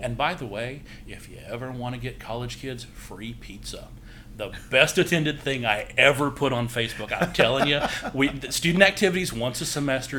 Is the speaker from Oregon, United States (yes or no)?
no; Vicksburg, Mississippi, United States; No. I'm originally from Vicksburg, Mississippi.